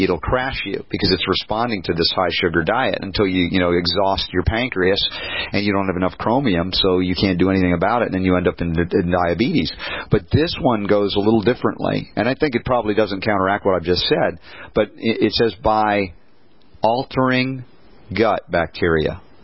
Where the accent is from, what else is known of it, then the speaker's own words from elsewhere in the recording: the South, United States; I grew up in the South.